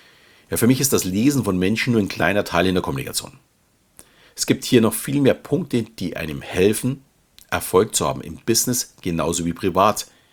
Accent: Munich, Bavaria, Germany; fühle mich, auch wenn ich mittlerweile mit meiner Familie etwas außerhalb wohne, noch immer als echter Münchner. Schließlich bin ich geboren und aufgewachsen in der bayerischen Landeshauptstadt. Und auch beruflich bin ich immer in meiner Heimat geblieben.

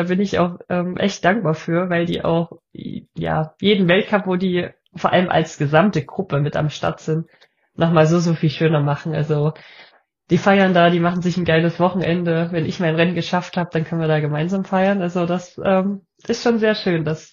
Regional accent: Annaberg-Buchholz, Saxony, Germany; born there; Ich komme gebürtig aus Annaberg-Buchholz, das ist in der Nähe von Oberwiesenthal.

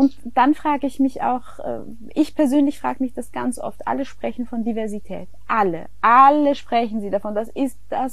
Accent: Germany; ich kann ja nicht so viel dazu sagen als Deutsche

